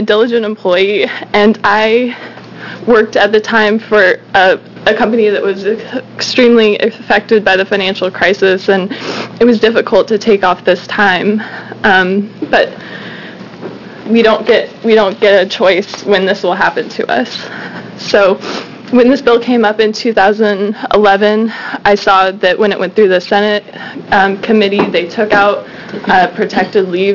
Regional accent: Portland, Oregon, United States; I'm from Portland, and I support this bill.

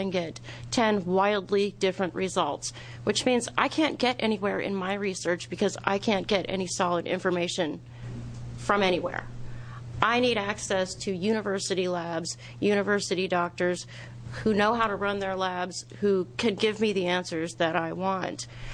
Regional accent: Happy Valley, Oregon, United States; I'm from Happy Valley, Oregon

